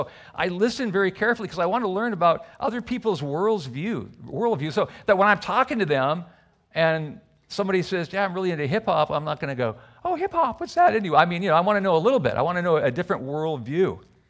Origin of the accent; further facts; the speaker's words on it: California, United States; Where are you from … ? Oh, I'm from California. Native, born, raised there. I live in San Diego.